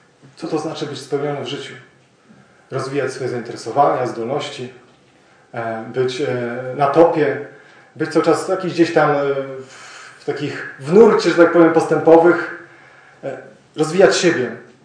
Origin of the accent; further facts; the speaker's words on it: Toruń, Kuyavian-Pomeranian Voivodeship, Poland; now in Podhale, Poland; nie pochodzę z Podhala, pochodzę z Torunia. I przez Jezusa Chrystusa, dzięki Niemu jestem na Podhalu. Przysłał mnie tutaj 12 lat temu